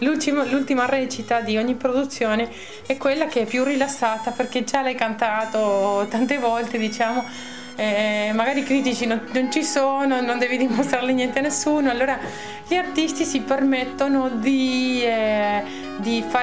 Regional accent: Argentina; Italian is a second language; now in Spain; io sono argentina però anche vivo in Spagna, quindi ho cercato di avvicinarlo a quello che mi appartiene come cultura

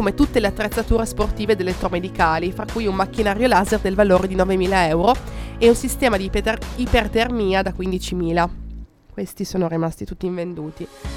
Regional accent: Parma, Emilia-Romagna, Italy; Adesso io sono abbastanza arrabbiata da queste cose perché sono di Parma

